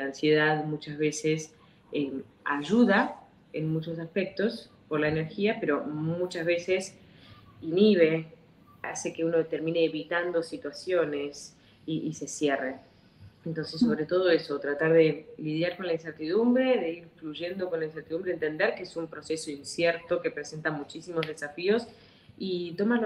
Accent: Argentina; born there; moved away; yo nací en Argentina, pero he vivido en muchos países por el trabajo de mi familia. Prácticamente somos una familia muy numerosa y por el trabajo de mi padre hemos vivido en muchísimos países.

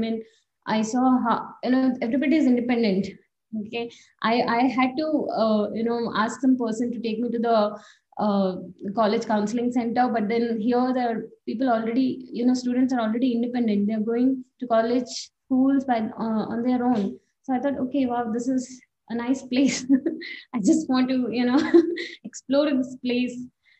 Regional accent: Karnataka, India; I'm from Uttara Kannada district.

